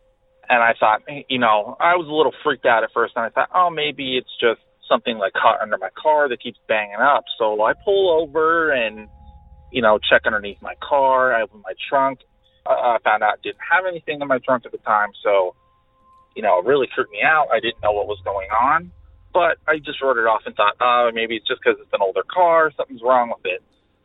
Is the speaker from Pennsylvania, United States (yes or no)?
yes; Pennsylvania, United States; I am from Pennsylvania.